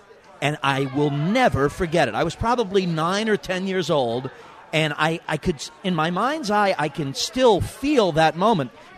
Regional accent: New York City, New York, United States; when I grew up in New York, we used to go to Yankee games all the time

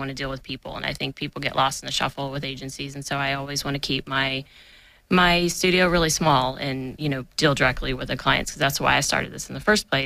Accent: Dallas, Texas, United States; I grew up in Dallas and, you know, it's a great city

